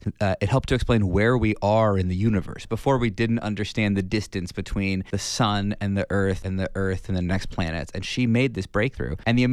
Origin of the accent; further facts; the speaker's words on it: Mesa, Arizona, United States; I grew up in Mesa, and I grew up attending Arizona Theater Company.